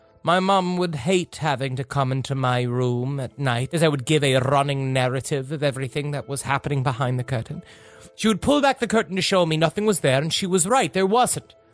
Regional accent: Kennington, South East England, United Kingdom; I'm from England, and the house I grew up in was built after WW2 in an ancient parish of Kent called Kennington, or as it was named during the Saxon era, Signington.

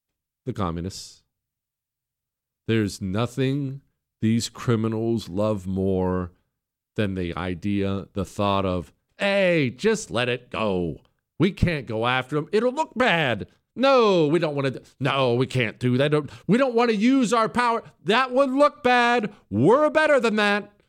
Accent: United States; I'm thrilled because I'm an American.

